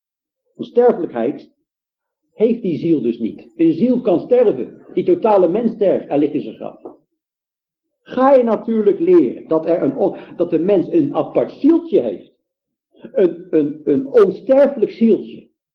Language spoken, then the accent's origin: Dutch; Netherlands; wij zijn Nederlanders, hè